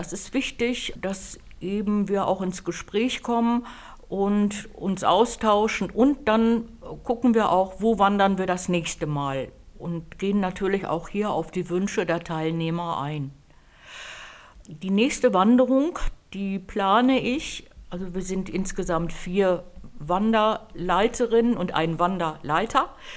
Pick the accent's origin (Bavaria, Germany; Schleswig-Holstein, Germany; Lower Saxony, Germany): Schleswig-Holstein, Germany; Kronprinzenkoog; ich komme aus Kronprinzenkoog und ich bin seit 2013 Seniortrainerin.